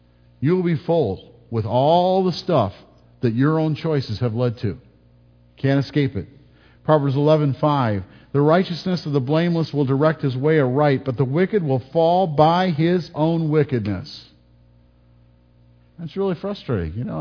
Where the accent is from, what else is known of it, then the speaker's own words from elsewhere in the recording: Detroit, Michigan, United States; I grew up in Detroit.